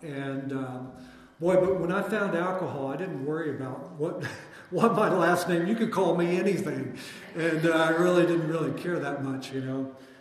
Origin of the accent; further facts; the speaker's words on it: Kentucky, United States; moved away as an adult; So I grew up in Kentucky, and … I came out here to be a rock star.